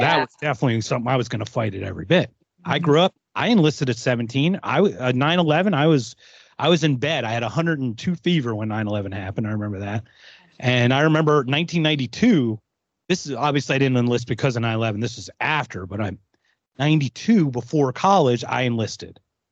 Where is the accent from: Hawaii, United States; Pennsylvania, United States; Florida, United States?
Pennsylvania, United States; Philadelphia; born there; I was born in Philadelphia. My parents were both German. They were both born in Germany.